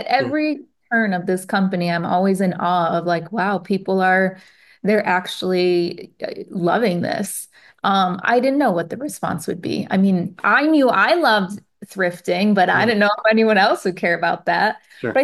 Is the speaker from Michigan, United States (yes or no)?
yes; Detroit, Michigan, United States; I'm from Detroit. And there's one thing we know how to do, it's hustle.